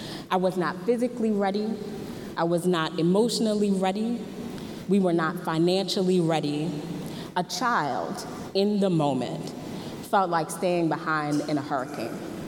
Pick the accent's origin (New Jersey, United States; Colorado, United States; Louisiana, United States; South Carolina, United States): Louisiana, United States; New Orleans; I know that a lot of you know that I am from New Orleans.